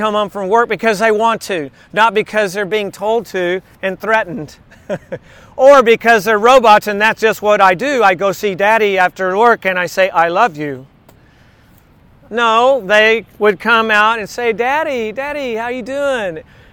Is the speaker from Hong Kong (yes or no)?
no; Corpus Christi, Texas, United States; Growing up in Corpus Christi, Texas, there was a school called Incarnate Word.